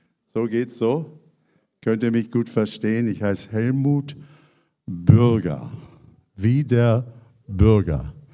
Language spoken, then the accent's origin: German; Canada; German is a second language; moved away; Ich bin ursprünglich aus Kanada, habe meine wunderbare Frau aus Friesland kennengelernt und bin seit, wie viele Jahren bin ich aus Friesland? Gefühlt 50 Jahre, aber ja, seit vielen Jahren